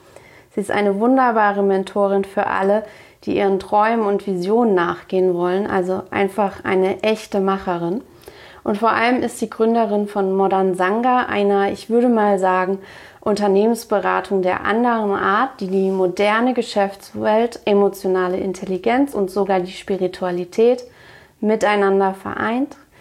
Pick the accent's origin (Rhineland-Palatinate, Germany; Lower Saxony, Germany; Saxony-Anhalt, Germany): Rhineland-Palatinate, Germany; Mainz; Wir kommen beide aus Mainz